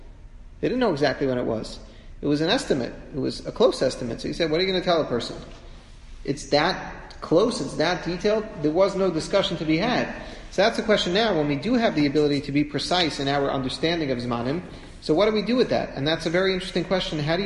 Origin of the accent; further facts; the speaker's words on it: New York City, New York, United States; I remember when I was growing up in Washington Heights